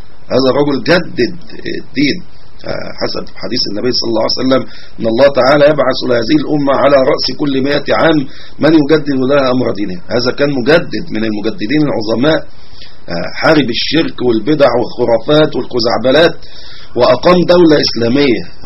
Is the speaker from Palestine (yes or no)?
no; Upper Egypt, Egypt